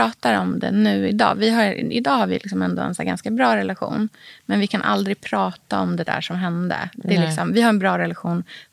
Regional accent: Norrköping, Östergötland, Sweden; om man jämför med det livet som jag hade hemma i Norrköping, var ju jätteannorlunda.

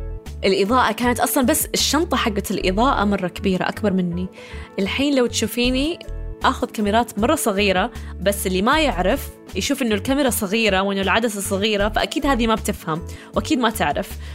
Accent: Saudi Arabia; also born or lived in United States; قلت لهم أنا السعودية. فقالوا لا، إحنا نبغى هذه الوظيفة فقط للأجانب، تكون جنسيته أمريكية. فقلت لهم طب أنا مولودة في أمريكا وعندي جنسية أمريكية.

